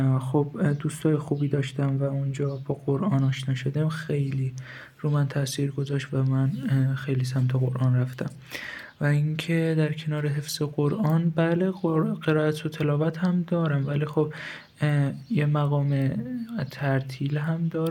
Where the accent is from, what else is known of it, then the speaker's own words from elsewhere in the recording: Hamadan, Iran; also born or lived in Malayer; متولد 1384، محل تولدم ملایر بوده و یه دو سالی ملایر بودیم و بزرگ شده همدانم و حدودا دو سال بعد اینکه ملایر به دنیا اومده اومدیم همدان.